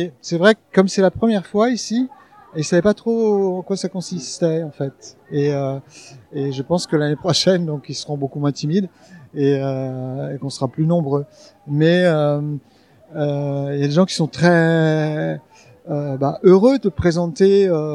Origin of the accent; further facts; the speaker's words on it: Nantes, Pays de la Loire, France; Je viens de Nantes. J'ai habité à Nantes pendant 32 ans